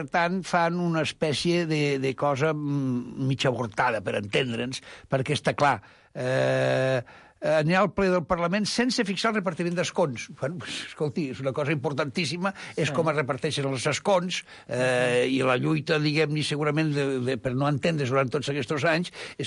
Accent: Catalonia, Spain; li parlo jo, que sóc lleidatà

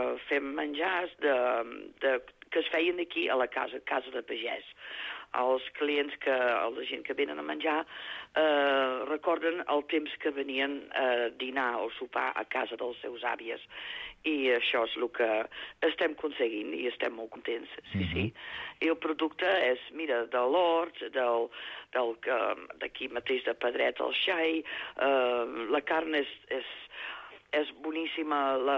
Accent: Netherlands; Catalan is a second language; moved away as an adult; now in Spain; jo sóc d'Holanda

